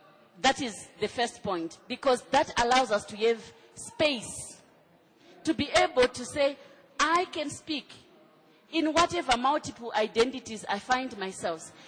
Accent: Zimbabwe; I come from Africa, where when I say I come from Africa and I meet somebody in the corridor, they say, so do you know Fatima from Mali? I'll say, no, I'm from Zimbabwe.

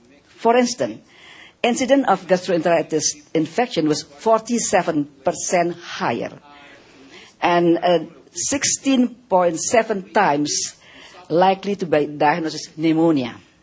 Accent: Indonesia; English is a second language; Because I come from Indonesia. In my country, we just realize now that we are not very optimal early initiation.

